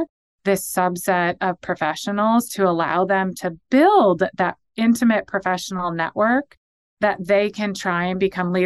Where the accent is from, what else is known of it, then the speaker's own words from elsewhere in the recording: United States; And as an American, I think we should be.